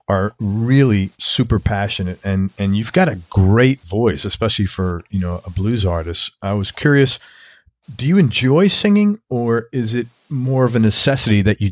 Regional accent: New York City, New York, United States; I grew up in New York City when you were talking about.

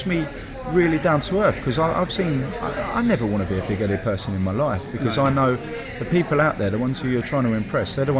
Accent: Crawley, South East England, United Kingdom; I grew up in Costa del Crawley, which is it's in between Brighton. It's a lovely place.

